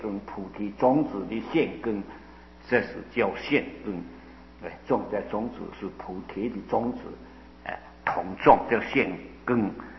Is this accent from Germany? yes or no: no; Guangdong, China; now in Taiwan; 我是广东人啊